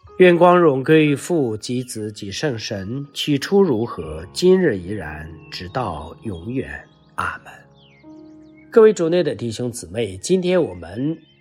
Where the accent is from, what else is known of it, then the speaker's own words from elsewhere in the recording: China; 我们中国人说，好人不长寿，坏人活千年啊